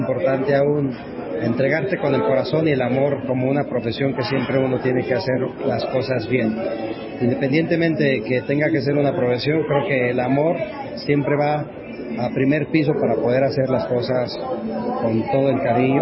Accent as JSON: {"language": "Spanish", "region": "Oaxaca", "country": "Mexico", "moved": "yes", "lives_now": "Colombia", "said": "oaxaqueño con todo el corazón, mexicano, viviendo 10 años en tu hermoso país, enamorado por la gente de Colombia"}